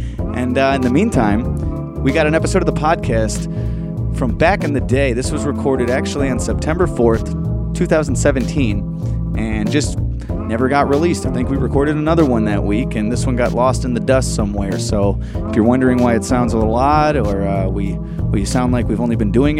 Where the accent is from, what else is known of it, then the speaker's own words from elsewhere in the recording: Midwest, United States; accent: Midwestern; I mean, to me, I have an accent because I'm from the Midwest